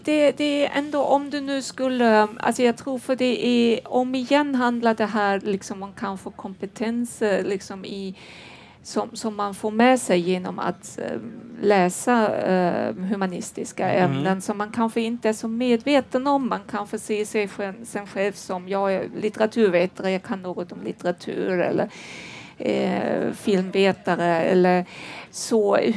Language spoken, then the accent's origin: Swedish; Germany; För jag kommer från Tyskland